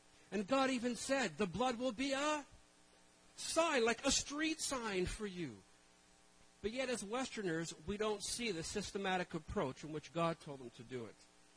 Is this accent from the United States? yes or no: no; Toronto, Ontario, Canada; My parents came from Portugal to Canada when I was just 2 years old. And we grew up in a very poor part of Toronto. There was gangs. I grew up on Sterling Avenue in Toronto, across the street from a junkyard.